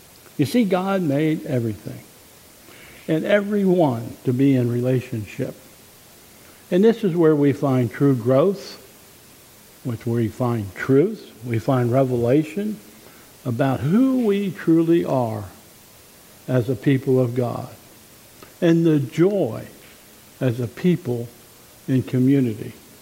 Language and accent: English; Pennsylvania, United States; I grew up in Pennsylvania, and the blue laws was simply meant that the whole state was closed down.